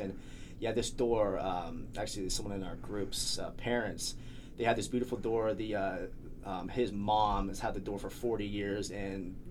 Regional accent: Zanesville, Ohio, United States; So I'm from Zanesville, so I'll go out to Zanesville.

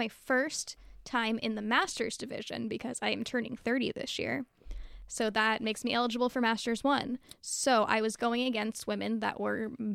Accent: Florida, United States; I grew up in Florida, okay. Not specifically Orlando

